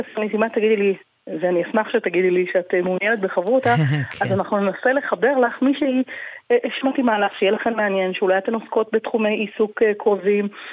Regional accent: Tel Aviv, Tel Aviv District, Israel; שגדלתי בתל אביב, הייתי ילדה חרדית בתל אביב

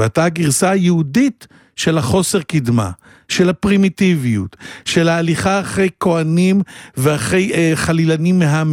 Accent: Holon, Tel Aviv District, Israel; born there; נולדתי בחולון, ועבדתי קשה, ומשפחה די דלה, ועם המזרחית ספרדיה

